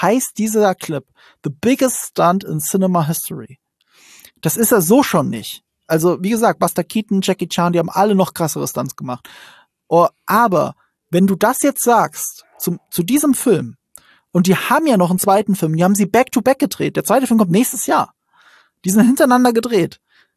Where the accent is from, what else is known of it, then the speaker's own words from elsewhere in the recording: Rhineland-Palatinate, Germany; sie machen es von … aus. Ich komme aus der Gegend.